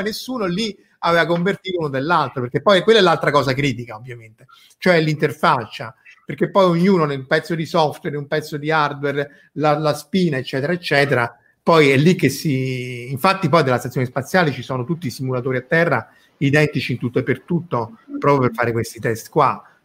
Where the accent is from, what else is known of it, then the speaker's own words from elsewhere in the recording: Rome, Lazio, Italy; e poi noi siamo di Roma, se c'è un impero è quello.